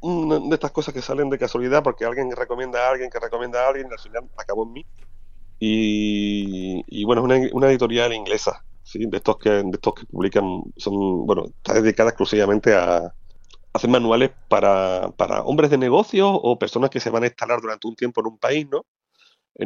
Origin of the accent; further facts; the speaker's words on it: Spain; Como los españoles, por ejemplo, somos muy directos, ¿no?